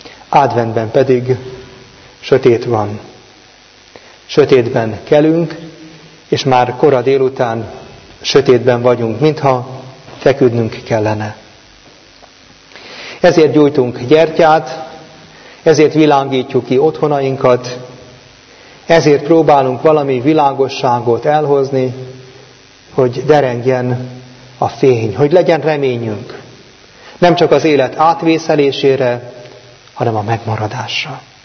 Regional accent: Veresegyház, Pest, Hungary; Gyermekkoromtól ismerem, Veresegyházon, egy utcában nőttünk fel

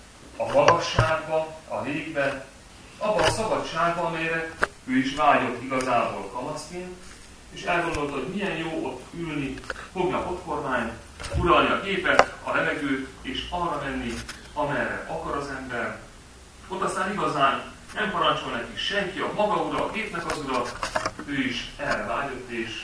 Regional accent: Téglás, Hajdú-Bihar, Hungary; a Sukorói Egyházközségnek a lelki pásztora, de nem Sukorón nőttem fel, hanem annak idején Debrecen és Nyíregyháza között a Téglás nevű, akkor nagyközség, most már városban.

